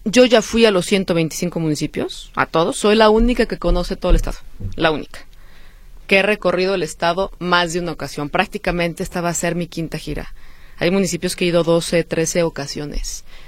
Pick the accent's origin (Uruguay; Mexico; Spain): Mexico; Zapopan, Jalisco; also born or lived in Guadalajara; yo soy una mujer jalisciense, soy orgullosamente tapatía, nací en Guadalajara el 13 de mayo de 1987. Tengo 36 años de edad. Crecí en un barrio que se llama Residencial Poniente, a un costado de Santa Margarita, en Zapopan. Ahí viví toda mi infancia